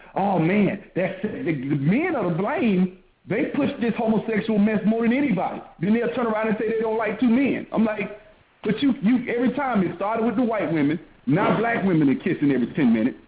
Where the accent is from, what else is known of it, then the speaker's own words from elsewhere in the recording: Montgomery, Alabama, United States; I'm from Montgomery. We used to go to Atlanta and see.